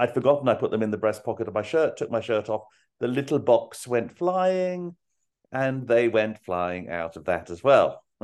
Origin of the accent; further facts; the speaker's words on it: England, United Kingdom; They already know that I'm English, that it would mean that I need the visa.